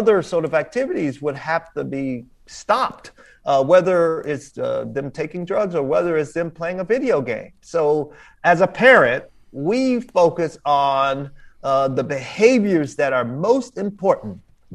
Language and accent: English; United States; I like to think of myself as an American.